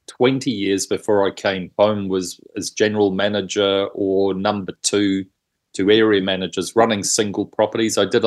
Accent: Auckland, New Zealand; I was brought up on Auckland's North Shore, went to university, didn't like it

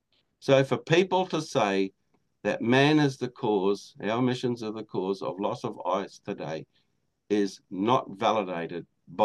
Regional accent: Australia; I grew up in Australia, and I've driven across Australia.

